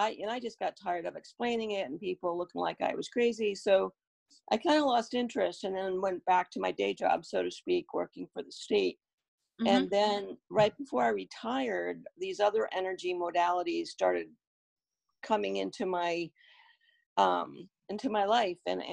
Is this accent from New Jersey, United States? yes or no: no; Dover-Foxcroft, Maine, United States; I grew up in Dover Foxcroft, which is how I know Emily. I went to school with her parents, and went to college in Massachusetts.